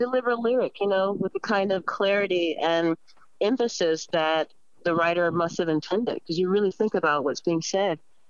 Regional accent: the South, United States; I'm a Southerner, you know?

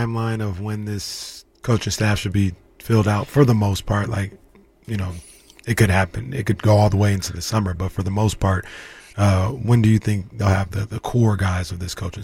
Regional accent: Sacramento, California, United States; I'm like, yeah, I'm from Sacramento. I'm a Kings fan.

